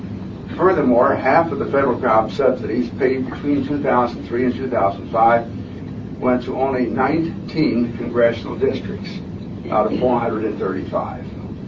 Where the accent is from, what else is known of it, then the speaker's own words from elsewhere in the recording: United States; As an American farmer myself, I fully appreciate the importance of farmers